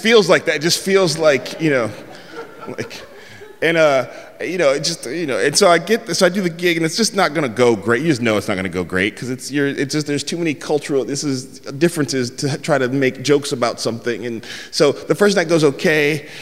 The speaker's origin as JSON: {"language": "English", "town": "San Francisco", "region": "California", "country": "United States"}